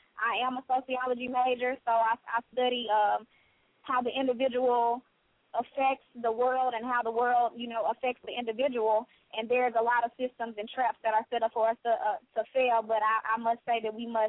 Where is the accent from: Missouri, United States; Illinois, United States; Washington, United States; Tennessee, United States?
Tennessee, United States; Columbia; As I said before, I'm from Columbia, Tennessee.